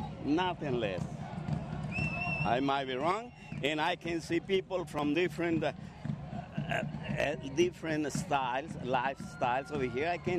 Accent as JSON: {"language": "English", "country": "Mexico", "second_language": "English", "moved": "yes", "lives_now": "United States", "said": "I'm from Mexico. But I'm a resident of this country for the last 40 years. I came to this country in 1964. And believe it or not, I'm not a citizen yet"}